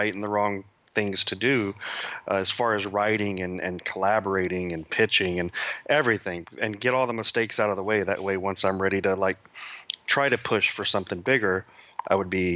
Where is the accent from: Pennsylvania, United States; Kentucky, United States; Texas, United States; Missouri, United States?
Texas, United States; I just, you know, started young when I'm from Texas, so there's not a whole lot to do in my